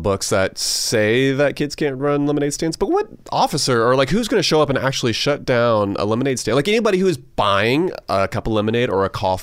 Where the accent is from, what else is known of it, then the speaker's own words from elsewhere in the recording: Augusta, Georgia, United States; I grew up in Augusta, Georgia, a lot of golf courses and golf balls